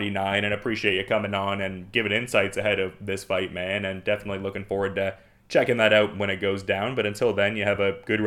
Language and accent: English; Canada; Yeah, I just thought that was cool to see being a Canadian lad myself there.